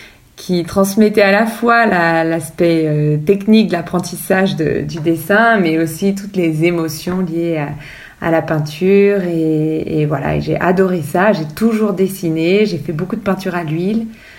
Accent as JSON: {"language": "French", "region": "Hauts-de-France", "country": "France", "tie": "born or raised there", "said": "J'ai grandi en Picardie, au milieu de la campagne. Mon père était agriculteur"}